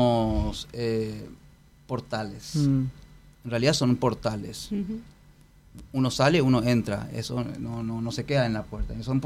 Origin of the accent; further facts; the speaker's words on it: Paraguay; me gusta muchísimo porque es parte de mi historia como paraguayo.